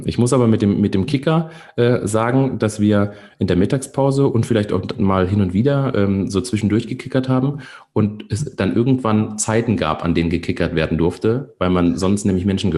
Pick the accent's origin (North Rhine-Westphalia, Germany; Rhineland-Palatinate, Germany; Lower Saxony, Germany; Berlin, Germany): Rhineland-Palatinate, Germany; Ich komme aus der Nähe von Koblenz, am Rhein.